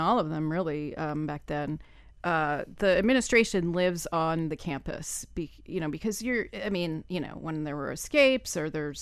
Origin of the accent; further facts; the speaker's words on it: Iowa, United States; You know, I mean, I had enough snowdrifts in my life growing up in Iowa.